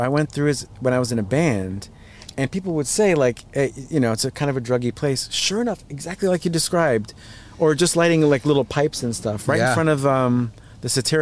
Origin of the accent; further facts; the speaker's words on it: New York, United States; When I grew up in New York, I just interrupted you.